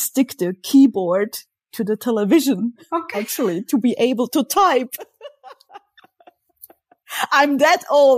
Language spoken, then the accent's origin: English; Zurich, Switzerland; also born or lived in Warsaw, Poland; I was born in Warsaw, Poland, but grew up in Switzerland, as you said, near the Zurich Lake. I live here since 1981.